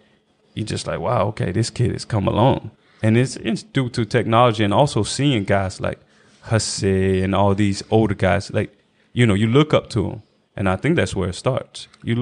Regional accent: Alabama, United States; I'm a big guy on loyalty, and that's just something you get growing up in Alabama.

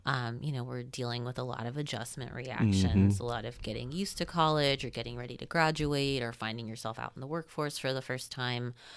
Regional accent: Ormond Beach, Florida, United States; now in Gainesville, United States; No, I grew up in Ormond Beach near Daytona.

